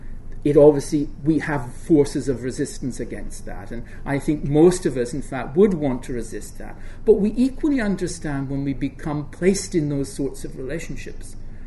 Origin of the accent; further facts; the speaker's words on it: Ireland; So I must have perfect cholesterol levels, even though I'm Irish.